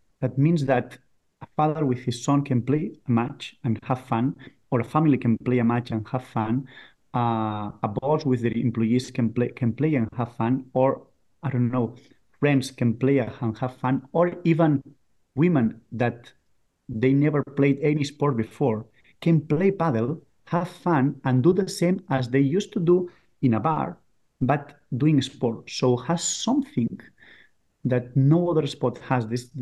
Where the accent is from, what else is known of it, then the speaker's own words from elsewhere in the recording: Barcelona, Catalonia, Spain; Well, I'm from Barcelona, and I used to live in Barcelona, but of course, because of the summit, I'm traveling always to Malaga, and that's not a bad plan. But I lived always in Barcelona.